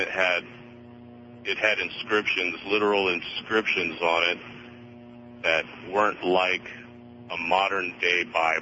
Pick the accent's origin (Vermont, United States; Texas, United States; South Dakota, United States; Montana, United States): South Dakota, United States; Yes, I'm from South Dakota, actually.